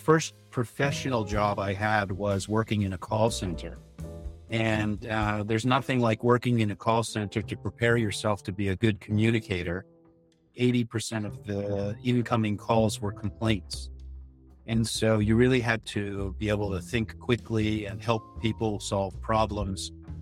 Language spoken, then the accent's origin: English; United States; I'm originally an American, still an American